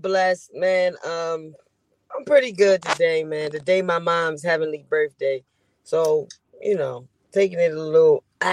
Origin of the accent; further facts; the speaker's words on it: Baltimore, Maryland, United States; I'm a comedian from Baltimore. I've been doing comedy for about 14 years. I hail out of Baltimore, but I'm everywhere.